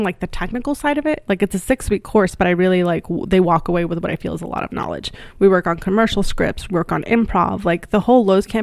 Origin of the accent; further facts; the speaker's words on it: El Paso, Texas, United States; I wish I'd had film training growing up in El Paso, because it was mostly obviously stage